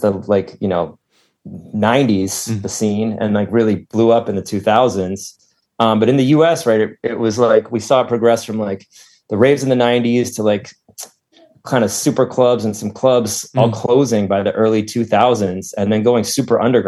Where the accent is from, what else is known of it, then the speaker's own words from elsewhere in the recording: Cambridge, Massachusetts, United States; both from the Boston, Massachusetts area, from either side of the Charles River. I'm from Cambridge, and Charlie is from Brookline.